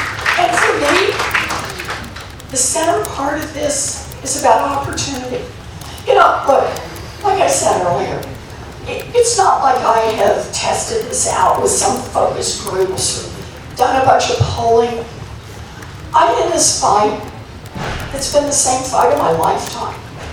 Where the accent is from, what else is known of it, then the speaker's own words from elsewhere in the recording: Oklahoma, United States; Remember I told you I grew up in Oklahoma? All three of my brothers still live in Oklahoma.